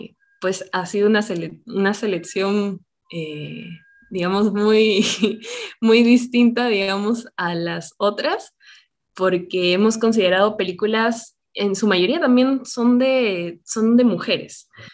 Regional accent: Peru; cómo nos identificamos también como peruanos, ¿no?

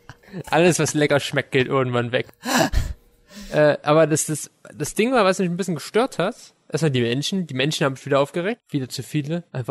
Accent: Chemnitz, Saxony, Germany; Ich komme ja aus Chemnitz.

